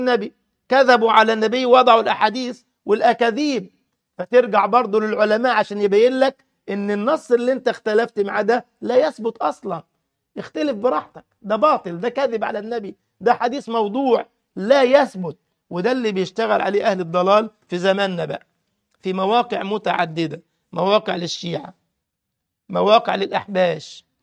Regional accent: Egypt; زي صاحبنا زمان من الجماعة التكفيريين كان عندنا في مصر

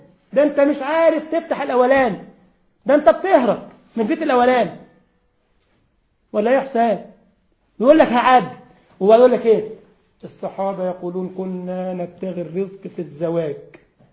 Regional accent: Egypt; عندنا في مصر فواحد كده قاعد اتبسط قوي من المحاضرة

